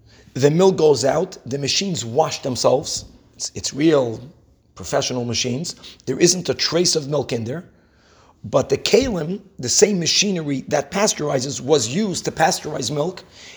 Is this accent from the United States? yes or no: no; Brazil; English is a second language; When I grew up in Brazil, the milks were not pasteurized.